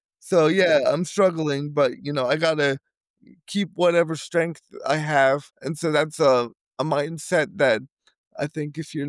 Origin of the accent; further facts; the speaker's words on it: New Jersey, United States; now in Tempe, United States; So I'm 27 years old, originally from New Jersey. Right now I live in Tempe, Arizona. I was born in New Jersey.